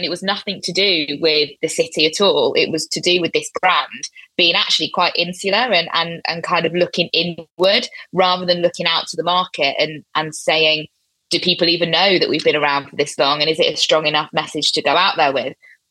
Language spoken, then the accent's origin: English; South East England, United Kingdom; now in Manchester, United Kingdom; as you can probably tell, as a southerner, so I'm not even from Manchester, right? But I've lived here for 12 years